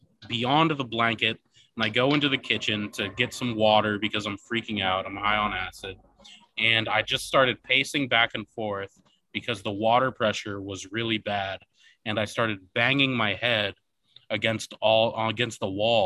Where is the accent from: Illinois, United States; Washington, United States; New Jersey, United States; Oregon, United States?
Oregon, United States; I grew up on the Oregon coast around lots of hippies